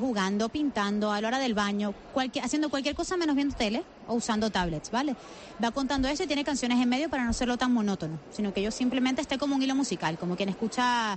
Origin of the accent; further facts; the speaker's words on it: Venezuela; also born or lived in Barcelona; now in Spain; yo no soy español, yo vengo de Venezuela, y hace 11 años me vine a vivir a España, vivía en Barcelona